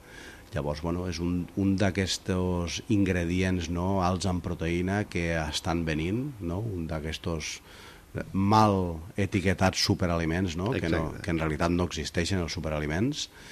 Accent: Tremp, Catalonia, Spain; accent: Catalan; en anglès tinc un accent català terrible.

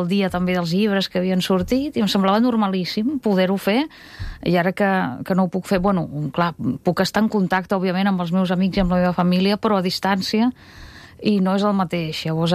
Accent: Saint Petersburg, Russia; ara ja des de l'any 21 que no vaig a Sant Petersburg i llavors tot el que aleshores em semblava, bueno, com aquests suburbis on em vaig criar, que són uns suburbis bastant avorrits, grisos, tristos de la ciutat

